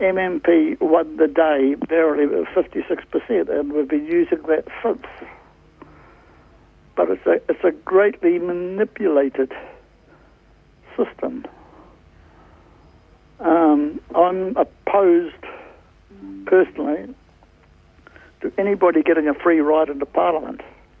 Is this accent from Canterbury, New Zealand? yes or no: no; Auckland, New Zealand; moved away as an adult; Born and raised in Auckland. I came down here 12 years ago.